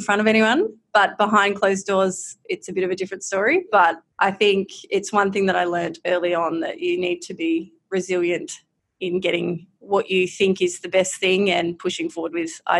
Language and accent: English; Coonamble, New South Wales, Australia; now in Trangie, Australia; I'm originally from Coonamble and grew up there, and my family have been there for as long as I can remember.